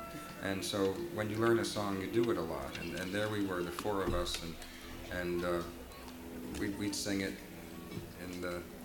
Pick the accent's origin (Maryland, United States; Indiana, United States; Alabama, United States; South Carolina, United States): Maryland, United States; Accokeek; I'm not a New Yorker. All those big buildings. That's right. They're apartments. Yeah. I'm not one of them city fellas. I don't know about those. Anyway, I'm from Accokeek.